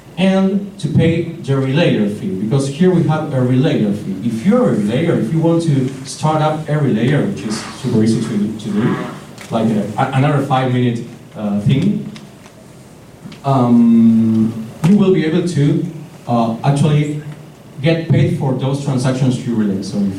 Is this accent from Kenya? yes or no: no; Buenos Aires, Argentina; English is a second language; I'm from Buenos Aires, Argentina.